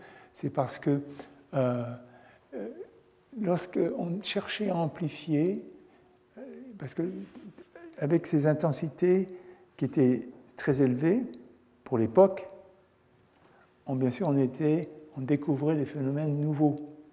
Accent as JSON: {"language": "French", "region": "Auvergne-Rhône-Alpes", "country": "France", "said": "Enfin, je suis de la Savoie, je suis savoyard, et le ski, pour moi, c'est très important."}